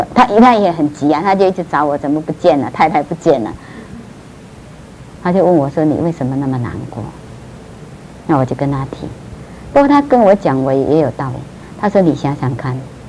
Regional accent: Philippines; now in Taiwan; 我在菲律宾长大，那个菲律宾，你们知道菲律宾的民族是很热情的

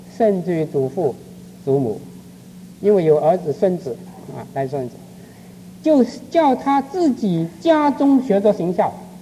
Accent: China; 你知道我们中国人呢，这个女孩子缠脚

